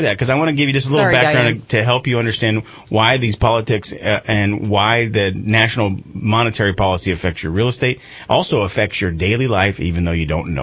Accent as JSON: {"language": "English", "town": "Redding", "region": "California", "country": "United States", "tie": "born or raised there", "said": "I grew up here in Redding in the late 70s."}